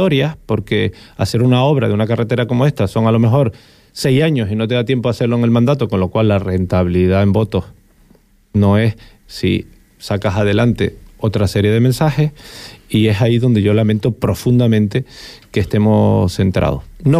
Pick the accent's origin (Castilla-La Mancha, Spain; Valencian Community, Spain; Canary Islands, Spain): Canary Islands, Spain; Los Realejos; yo le decía antes que soy de Los Ralejos